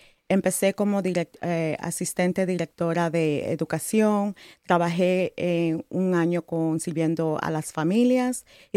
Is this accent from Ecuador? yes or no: yes; Ecuador; soy ecuatoriana, muy orgullosa de mi cultura.